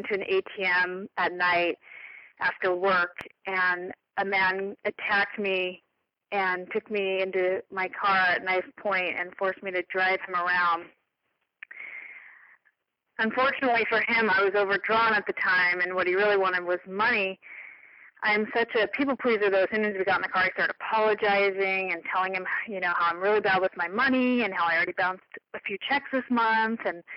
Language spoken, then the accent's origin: English; California, United States; I grew up in Orange County. My parents are still together.